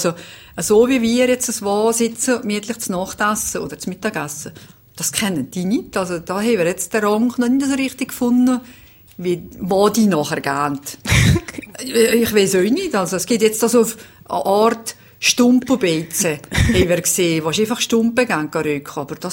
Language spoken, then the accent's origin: German; Valais, Switzerland; Und als Walliserin hat man natürlich am Funken sie haben die Leute ein bisschen gelacht, weil sie nicht gerade immer alles verstanden haben.